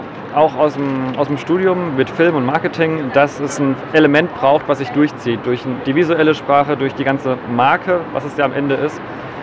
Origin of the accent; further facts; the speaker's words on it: Southern Germany, Germany; von meiner Heimat, wo ich eigentlich herkomme, ich komme aus Süddeutschland